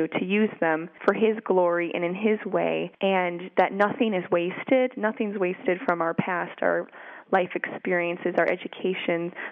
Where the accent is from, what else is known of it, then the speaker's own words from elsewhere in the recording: United States; moved away as an adult; now in Leeds, United Kingdom; but I do find that being an American here